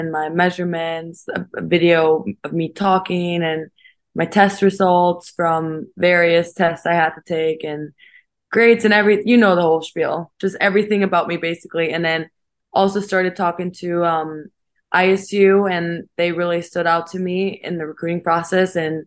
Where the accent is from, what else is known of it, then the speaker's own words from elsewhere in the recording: Innsbruck, Tyrol, Austria; English is a second language; Yeah, so I'm from Innsbruck, Austria, about 10 hours with the plane away from here.